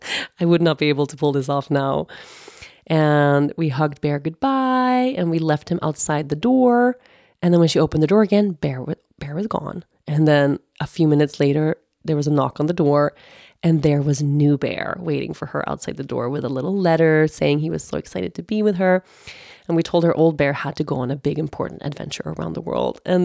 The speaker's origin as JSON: {"language": "English", "country": "Sweden", "second_language": "English", "said": "I mean, I lived literally 15 years I was away from Sweden. I was in Costa Rica, I was in the States, I was in Aruba"}